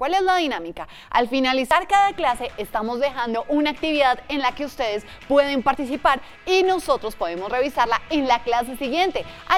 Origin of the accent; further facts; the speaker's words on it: Colombia; hace parte de lo que nosotros somos como colombianos